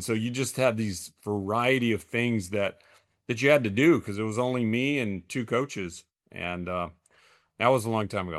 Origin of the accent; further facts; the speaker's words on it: New Mexico, United States; And we played little league baseball in this tiny little town where I grew up in New Mexico, less than 800 people.